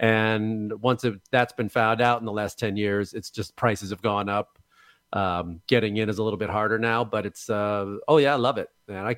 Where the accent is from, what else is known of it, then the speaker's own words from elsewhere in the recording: Chicago, Illinois, United States; I mean, I grew up in Chicago, and I remember them snow being on the ground at least like all winter long